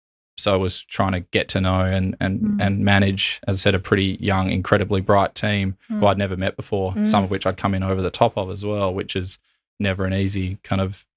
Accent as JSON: {"language": "English", "town": "Adelaide", "region": "South Australia", "country": "Australia", "tie": "born or raised there", "said": "I grew up in Adelaide."}